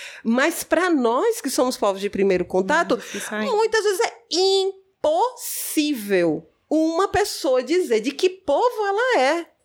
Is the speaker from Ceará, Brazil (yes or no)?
yes; Crato, Ceará, Brazil; Eu sou aqui do Crato, né? A família do meu pai é aqui do Crato. O meu avô, por parte da minha mãe, é de Campos Sales. Então, tem uma parte em Campos Sales, tem uma parte em Araripina, por parte da minha mãe. Mas o meu pai, a família é toda aqui do Crato.